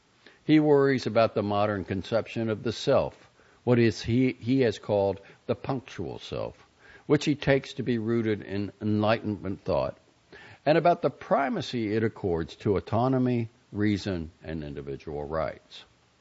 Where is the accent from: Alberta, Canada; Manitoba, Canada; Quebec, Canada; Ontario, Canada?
Quebec, Canada; Montreal; growing up in Montreal around McGill University